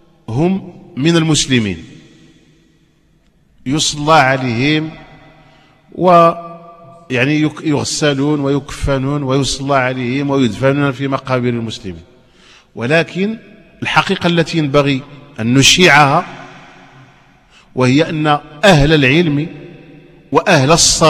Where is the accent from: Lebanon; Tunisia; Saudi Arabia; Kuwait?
Saudi Arabia; Hejaz; ما متبقى إلا ولله الحمد في بلادي الحجاز